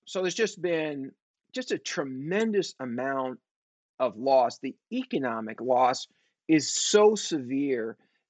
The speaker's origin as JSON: {"language": "English", "town": "San Francisco", "region": "California", "country": "United States", "tie": "born or raised there", "said": "One, I grew up in San Francisco. I was born in 1965."}